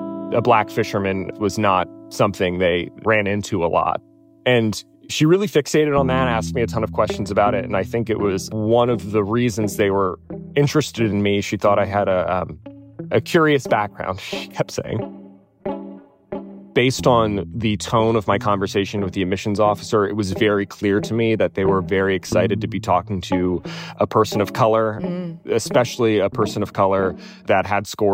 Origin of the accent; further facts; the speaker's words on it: Mechanicsburg, Pennsylvania, United States; So I was born and raised in Mechanicsburg, Pennsylvania. For better or worse, Central Pennsylvania is a pretty rural place.